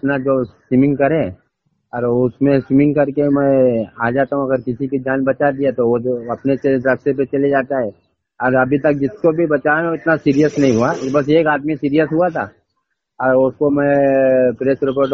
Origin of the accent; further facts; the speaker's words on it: Mumbai, Maharashtra, India; born there; मैं बम्बई का पैदावार बम्बई का हूँ। मेरा गांव इलाहाबाद है, लाल गोपालगंज जिला प्रतापगढ़ तहसील कोंडा परेवा नारायणपुर गांव, मुंबई के पैदाइश है।